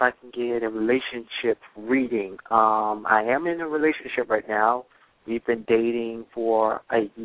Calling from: Florida, United States; I'm from Florida.

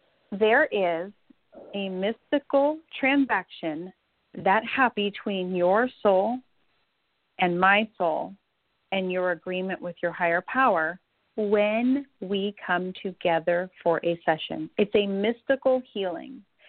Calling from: Danville, California, United States; I'm in Danville, California. Uh-huh. So it's right near Walnut Creek in San Ramon.

